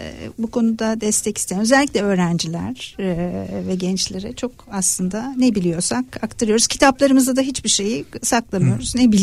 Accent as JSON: {"language": "Turkish", "region": "Thrace", "country": "Turkey", "said": "ben Trakyalıyım"}